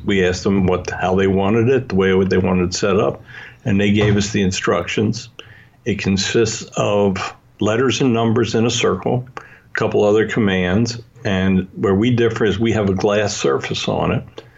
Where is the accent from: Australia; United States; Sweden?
United States; Hershey, Pennsylvania; born there; I was born in Hershey, which is fairly close to Gettysburg, Pennsylvania.